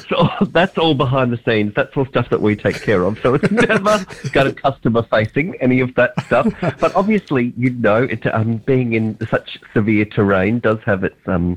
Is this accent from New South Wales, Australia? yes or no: no; Northern Territory, Australia; as I say, I grew up in the Northern Territory.